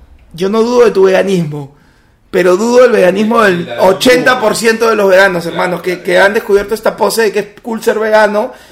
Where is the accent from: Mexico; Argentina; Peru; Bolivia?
Peru; como sociedad, como peruano, nos encantan las etiquetas.